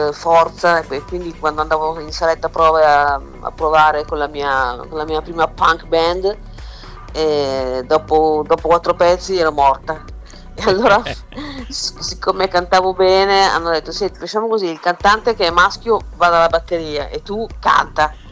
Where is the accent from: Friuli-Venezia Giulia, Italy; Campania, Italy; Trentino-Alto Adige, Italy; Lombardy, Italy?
Lombardy, Italy; Milan; born there; now in Monza, Italy; io sono nata a Milano proprio centro, e poi per un tot di tempo ho vissuto a Città Studi, e poi diciamo che mi sono spostata un po' fuori, adesso abito a Monza.